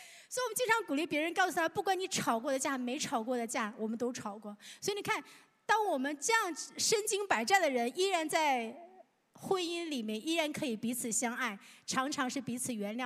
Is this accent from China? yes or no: yes; northern China, China; 我是来自于 北方，冬天是-30-40度的这样一个冰天雪地的地方